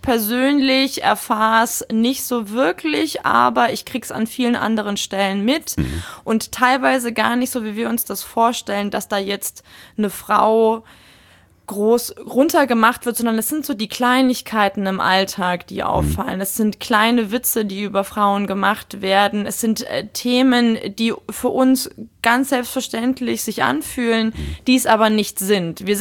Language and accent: German; Munich, Bavaria, Germany; ich bin ja gebürtige Münchnerin und dadurch natürlich auch mit der Nähe zu den Bergen aufgewachsen.